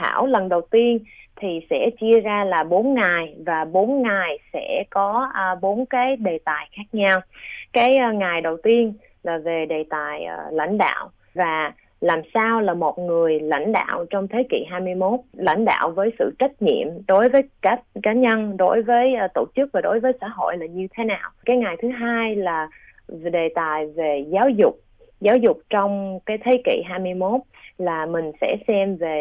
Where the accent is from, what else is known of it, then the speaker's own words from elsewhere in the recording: Australia; Vì mình là người Úc, mình đã lớn lên ở Úc, nhưng mình có một cái gốc Việt rất là quan trọng đối với cái bản chất của cá nhân mình.